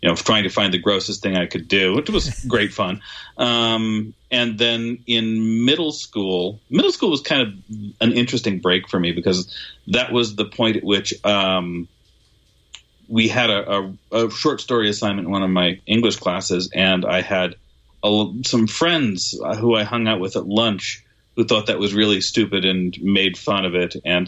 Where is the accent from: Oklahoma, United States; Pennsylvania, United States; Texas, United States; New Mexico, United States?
New Mexico, United States; Albuquerque; I was born in Albuquerque, New Mexico. I grew up in Albuquerque, New Mexico. I am presently living in Albuquerque, New Mexico.